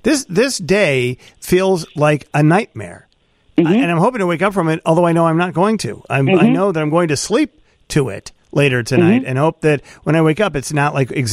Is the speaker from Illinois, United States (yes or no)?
yes; Chicago, Illinois, United States; but there is such pride about being a Chicagoan. We cannot let this stand.